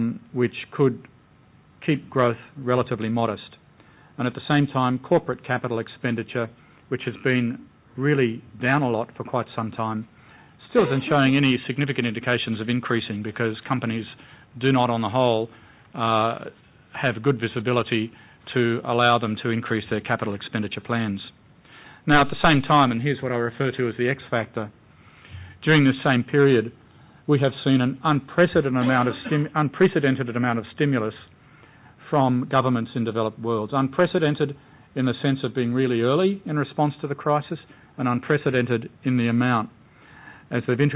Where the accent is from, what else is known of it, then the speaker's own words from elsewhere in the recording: Australia; now in United States; I'm an Australian based in America doing global equity.